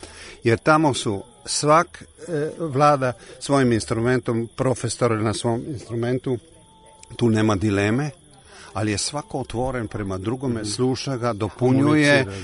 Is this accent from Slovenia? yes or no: yes; Maribor, Slovenia; Učio sam nešto nemački, mogu, pošto sam ja rodom iz Maribora